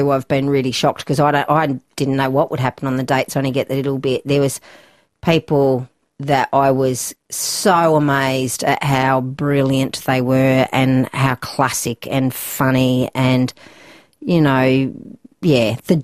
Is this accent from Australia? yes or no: yes; Tasmania, Australia; also born or lived in Newcastle / Canberra; I was born in Newcastle and spent some early time in Canberra, but my family moved to Tasmania when I think I might have been about 7 or 8. And we lived in Tassie until I was 17. So all of my formative years were in Tasmania.